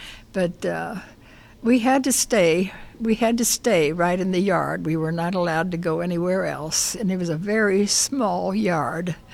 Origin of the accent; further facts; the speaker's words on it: Cincinnati, Ohio, United States; I have lived here for about 30 years. I'm originally from Cincinnati.